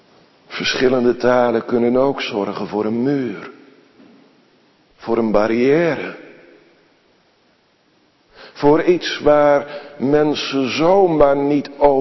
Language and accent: Dutch; Sliedrecht, South Holland, Netherlands; Ik herinner me dat ik als kleine jongen op de basisschool in Sliedrecht zat